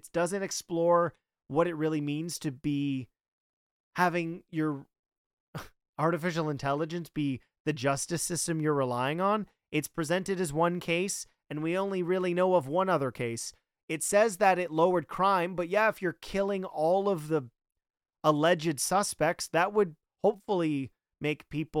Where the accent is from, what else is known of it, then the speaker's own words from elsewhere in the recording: Canada; So, being a Canadian, I had Family Channel, and you had to pay a lot to actually get the Disney Channel.